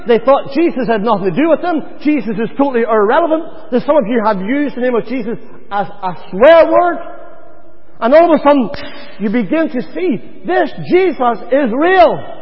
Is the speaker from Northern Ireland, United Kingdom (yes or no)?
yes; Northern Ireland, United Kingdom; accent: Irish; See, I've got a mummy. A wee mummy. Back in Northern Ireland, I love my wee mummy.